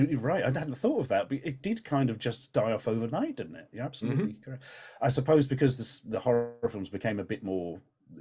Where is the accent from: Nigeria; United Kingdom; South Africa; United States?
United Kingdom; East of England; I'm from Norfolk in the UK